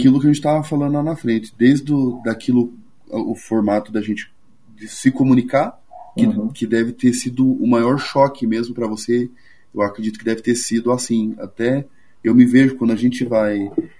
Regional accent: São José dos Pinhais, Paraná, Brazil; Não, cara, eu sou de São Paulo dos Pinhais, cara. Eu nasci ali do lado.

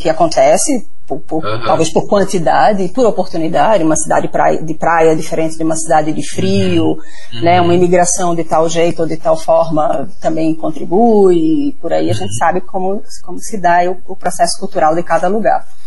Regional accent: Pernambuco, Brazil; Como boa pernambucana, cresci, cresci dançando a ciranda desde o colégio, né?

